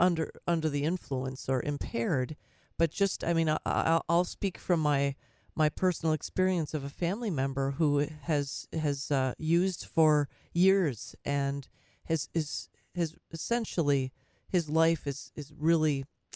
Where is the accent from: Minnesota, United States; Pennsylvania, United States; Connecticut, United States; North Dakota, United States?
Minnesota, United States; This is obviously my home state is Minnesota.